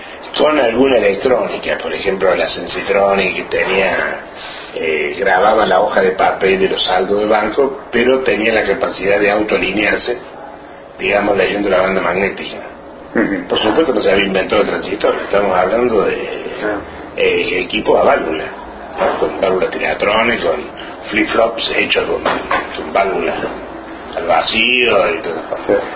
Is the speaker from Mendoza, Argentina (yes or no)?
no; Córdoba, Argentina; born there; En Córdoba, sí, yo nací en Córdoba.